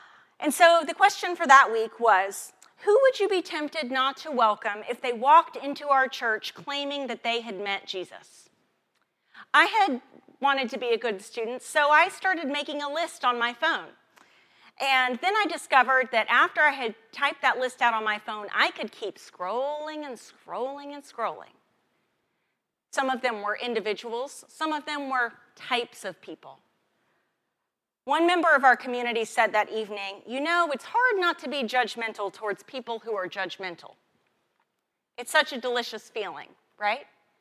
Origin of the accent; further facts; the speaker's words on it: West Virginia, United States; Where I was raised in West Virginia, in the belt buckle of the Bible Belt, people talked about their Damascus Road experiences.